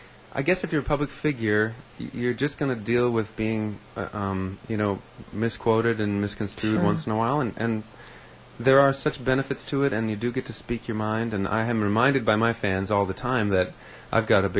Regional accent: Minneapolis, Minnesota, United States; was talking about Minneapolis, so he might have just been making a kind of a cultural statement about my hometown.

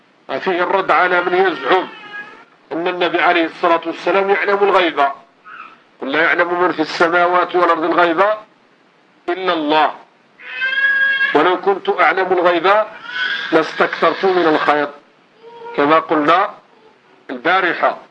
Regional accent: Morocco; اللي يصبح الآن عندنا في المغرب العر أرخص شيء بلا ثمن للأسف.

